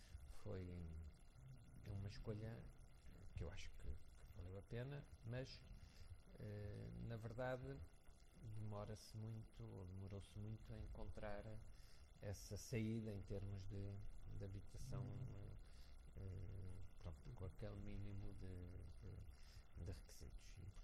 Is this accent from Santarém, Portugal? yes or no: no; Porto, Portugal; tive o privilégio de ter passado, vivido na cidade do Porto, de onde sou natural